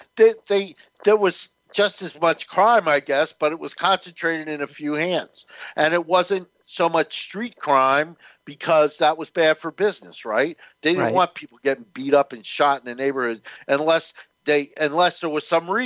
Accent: New Jersey, United States; I remember I grew up in North New Jersey as a kid

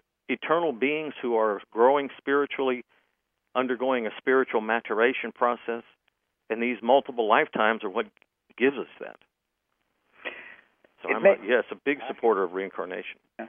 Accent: the South, United States; I'm from the South. I was raised a Southern Baptist.

